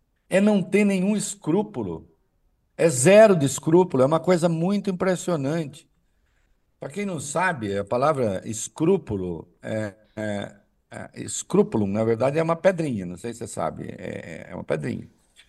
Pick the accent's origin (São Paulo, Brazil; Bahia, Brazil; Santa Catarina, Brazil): Santa Catarina, Brazil; nós aqui, de Santa Catarina